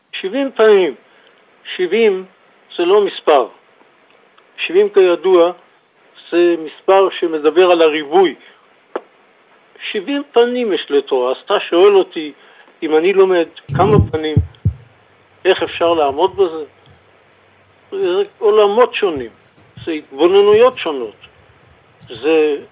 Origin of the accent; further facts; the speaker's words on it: Netanya, Central District, Israel; אני עצמי בא מבית חסידי, ואני גדלתי בנתניה.